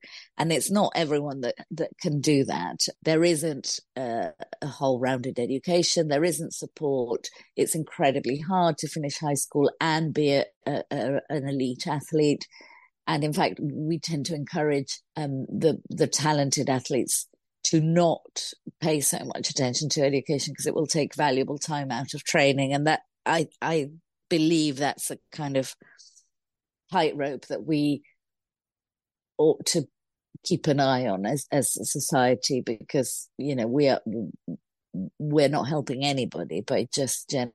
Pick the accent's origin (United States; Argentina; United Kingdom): Argentina; And I, growing up in Argentina, had this kind of 1978 World Cup victory, which was huge in sort of social terms and everything it meant.